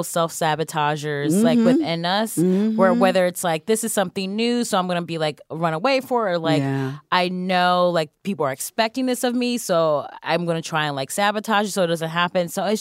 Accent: Cleveland, Ohio, United States; I guess I'm from Cleveland.

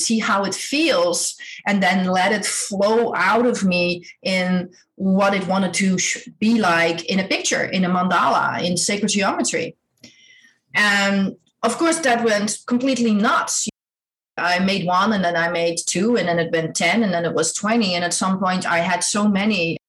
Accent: Netherlands; English is a second language; I grew up in Holland. I'm Dutch.

